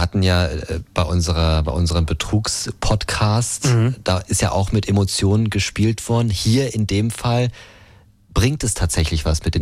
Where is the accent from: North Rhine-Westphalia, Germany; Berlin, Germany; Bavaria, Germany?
Berlin, Germany; Ich bin Berliner.